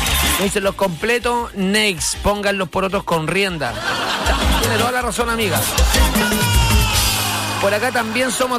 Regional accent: Chile; uno lo consume harto como chileno aquí, pues.

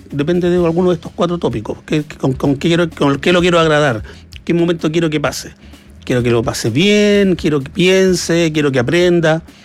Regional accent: Chile

